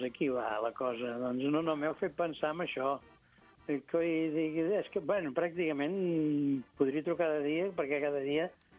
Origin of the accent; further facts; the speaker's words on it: Olèrdola, Catalonia, Spain; also born or lived in Vilafranca; jo soc d'Olèrdola. Vaig anar al poble de la meva mare i d'allà em vaig entrar en un convent de frares. Bé, total, que als 13 anys vaig tornar cap a Vilafranca